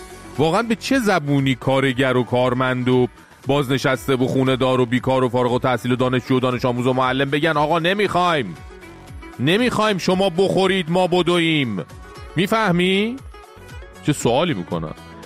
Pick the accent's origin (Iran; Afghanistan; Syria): Iran; حالا به عنوان یه ایرانی وقتی به همسایه غربی نگاه میکنی